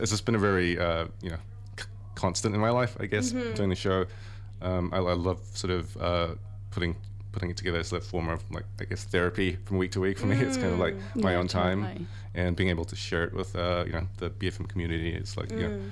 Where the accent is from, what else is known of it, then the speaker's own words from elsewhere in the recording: New Zealand; throughout my growing up in New Zealand.